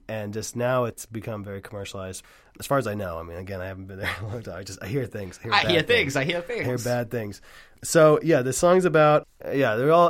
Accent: Red Hook, New York, United States; I grew up in Red Hook, but I also lived for, like, 6 years in Rhine Cliff.

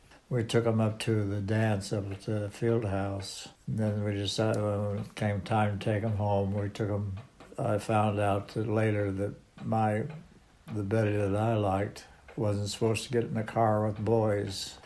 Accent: Muncie, Indiana, United States; I'm from Muncie.

